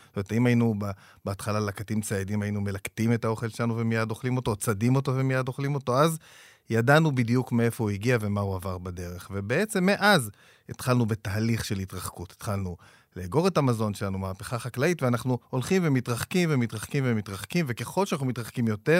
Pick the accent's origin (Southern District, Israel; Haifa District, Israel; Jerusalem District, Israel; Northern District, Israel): Northern District, Israel; Neve Eitan; אני מגיע לכם מעמק המעיינות, מקיבוץ קטן שנקרא נווה איתן.